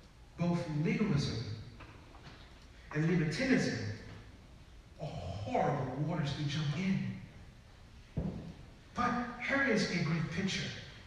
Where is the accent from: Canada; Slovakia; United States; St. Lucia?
St. Lucia; growing up in St. Lucia